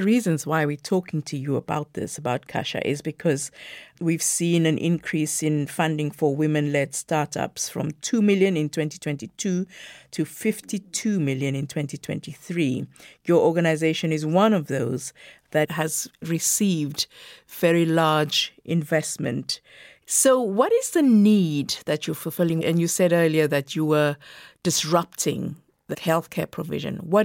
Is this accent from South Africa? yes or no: yes; South Africa; I come from South Africa